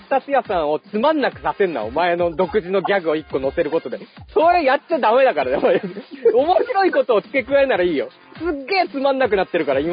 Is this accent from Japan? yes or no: yes; Koriyama, Fukushima, Japan; 俺のね、地元の郡山、福島だと、怖いっていうのは、俺のおばあちゃんとかは、疲れたっていう意味で使ってたね。